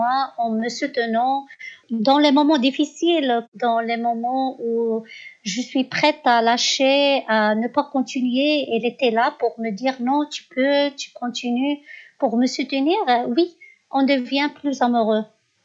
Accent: Morocco; j'ai brandi le drapeau au sommet de Kilimanjaro, au sommet d'Elbrouz. En tant que Marocain, c'est tout.

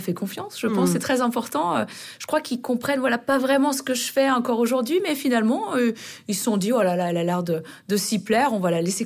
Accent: Auvergne-Rhône-Alpes, France; Quand on vient d'un petit village de Haute-Savoie, c'est vrai qu'on ne s'imagine pas pouvoir partir à l'étranger

